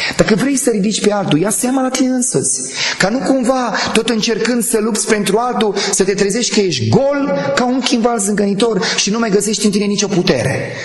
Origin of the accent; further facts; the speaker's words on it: Moldavia, Romania; Că rădăcinile mele sunt aici, în Moldova.